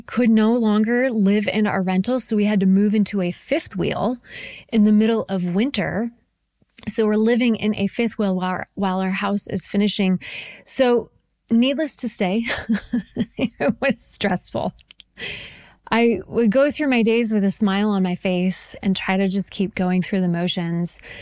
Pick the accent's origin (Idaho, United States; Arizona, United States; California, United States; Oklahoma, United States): Idaho, United States; also born or lived in Oregon; We moved from Oregon back to my home state of Idaho, which is a huge move